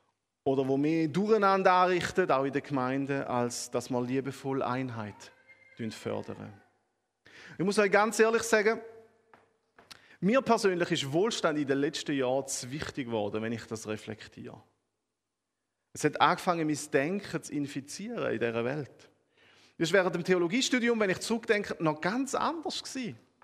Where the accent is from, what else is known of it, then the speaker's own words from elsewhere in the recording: Switzerland; Und da sind wir Schweizer wirklich angesprochen.